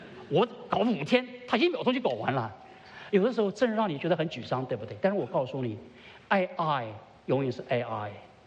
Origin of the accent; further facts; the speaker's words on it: China; 后来我想，也对呀，我们中国人早就知道了，我们骂人的时候怎么骂的？